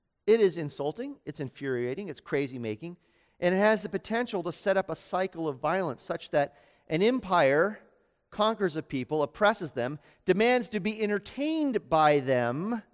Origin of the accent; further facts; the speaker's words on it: United States; I am an American who lives in a part of the United States that is a literal empire.